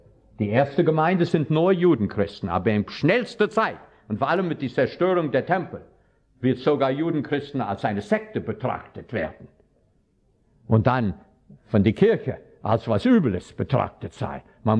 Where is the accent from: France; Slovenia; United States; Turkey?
United States; German is a second language; moved away; Ich habe nie gedacht, dass ich werde mich als Amerikaner fühlen. Ich gehe sehr bewusst weg von Amerika. Und ich wollte in Europa leben.